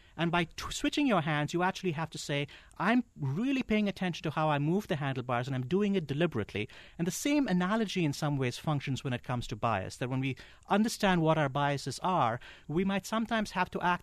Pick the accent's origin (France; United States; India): India; when I grew up in India, religion was a really big deal